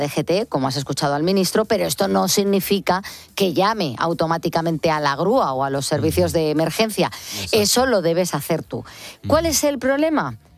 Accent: Spain; como buenos españoles, la mayoría hemos demorado hasta el último momento para hacernos con ellas.

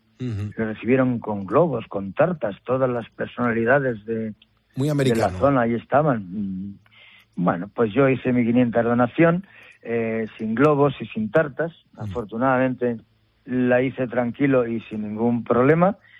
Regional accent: Socuéllamos, Castilla-La Mancha, Spain; born there; now in Burgos, Spain; Hice mi primera donación en el pueblo donde yo nací. Yo llevo 47 años en Burgos, pero nací en un pueblo de Ciudad Real que se llama Socuéllamos.

